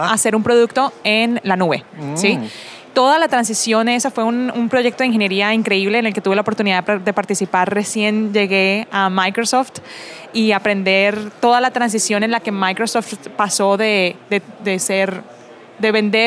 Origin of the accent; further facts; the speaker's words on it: Colombia; ¿sí? Soy colombiana